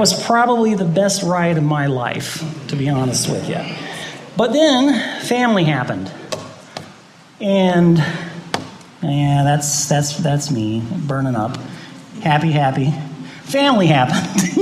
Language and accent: English; Barberton, Ohio, United States; Then I heard that my hometown track of Barberton Speedway was opening back up just last year, because it's been closed for a few years.